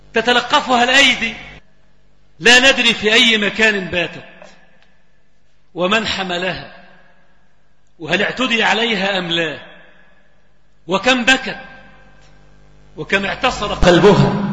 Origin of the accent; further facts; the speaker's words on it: Egypt; لكن عندنا في مصر انفصل الصغار عن الكبار